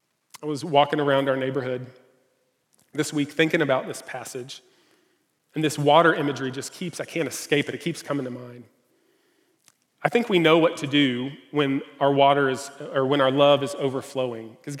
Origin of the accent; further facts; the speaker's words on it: Gallatin, Tennessee, United States; I grew up in Northeast Nashville in a little town called, it was a farming town called Gallatin.